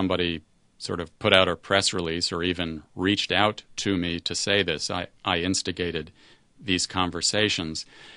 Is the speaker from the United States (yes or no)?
no; Pakistan; They thought I was Afghani. Well, I'm Pakistani.